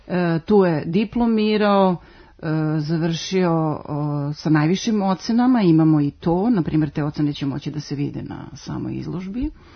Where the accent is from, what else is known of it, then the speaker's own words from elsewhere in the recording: Serbia; Kod nas u Srbiji kvintet je izveden